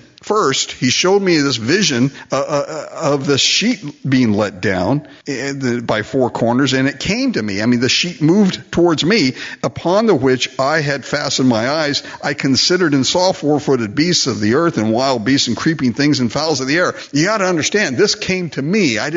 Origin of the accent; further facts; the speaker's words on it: Japan; I was raised in Japan, and being a missionary's son